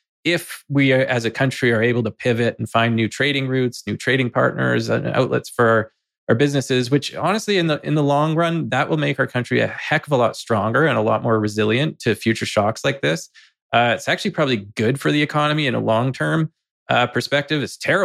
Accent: White Rock, British Columbia, Canada; So when I grew up like in the South Surrey White Rock area, and there on the strip in White Rock

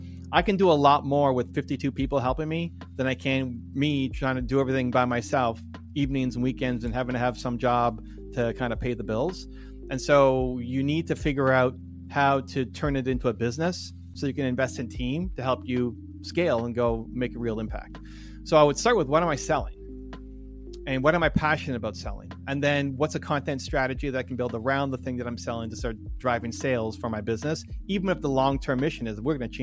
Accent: Canada; I'm Canadian, and so I see both sides of everything, and I always hedge everything.

